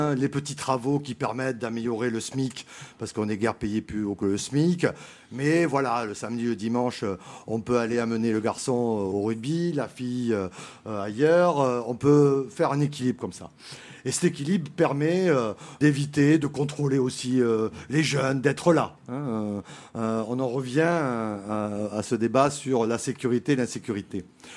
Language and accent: French; Bordeaux, Nouvelle-Aquitaine, France; Je suis originaire de Bordeaux et je connais un peu cette région du sud de la Gironde.